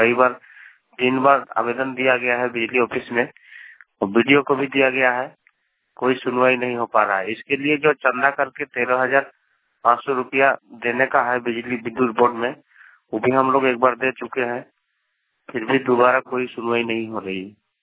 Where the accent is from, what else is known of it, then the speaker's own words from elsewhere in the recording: Jharkhand, India; खूंटी जिला का रहने वाला हूँ और हम लोग का गांव में बिजली नहीं है।